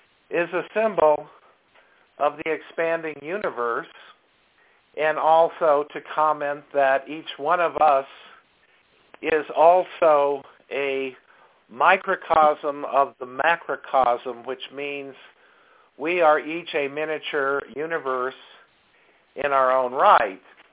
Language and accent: English; Durango, Colorado, United States; I'm from Durango, Colorado.